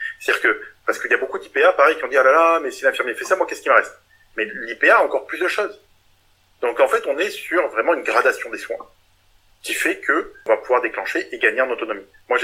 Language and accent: French; Toulouse, Occitanie, France; Je fais un peu de pub, je suis toulousain